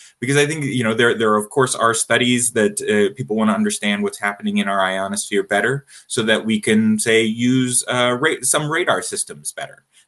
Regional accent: Rocky Mountains, United States; And I grew up in the Rockies, so same sort of situation.

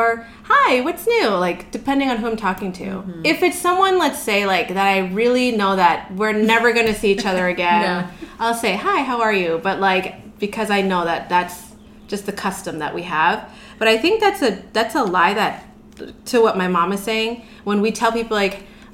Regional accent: Canada; also born or lived in Cincinnati, Ohio; I'm originally from Canada. Then for a short time, we lived in Cincinnati, Ohio. Then back to Canada.

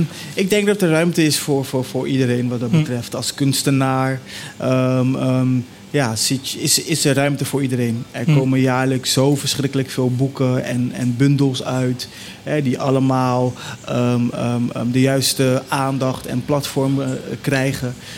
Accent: Netherlands; Ik ben in Nederland geboren en getogen. Ja, Curaçaose roots. Ook veel familie op Bonaire. Dus op die manier neem ik mijn Curaçaose roots graag mee in alles wat ik doe.

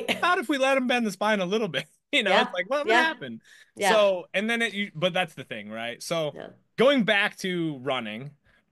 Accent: Midwest, United States; Like you start like I'm from the Midwest, and so like I very

